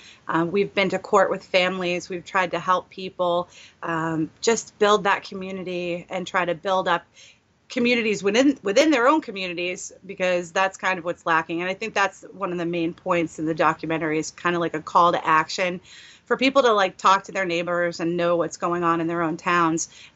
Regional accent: New England, United States; I'm a New England girl. I've been here all my life.

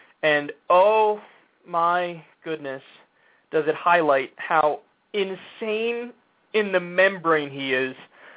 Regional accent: United States; I'm an American, so you know my foreign policy is good

